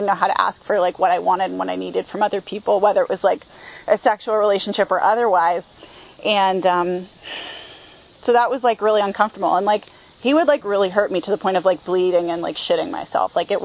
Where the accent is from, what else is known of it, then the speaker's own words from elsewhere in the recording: King of Prussia, Pennsylvania, United States; So I'm not actually from this half of the state. I'm originally from the King of Prussia area, which is, if you don't know where it is, it's near Philadelphia.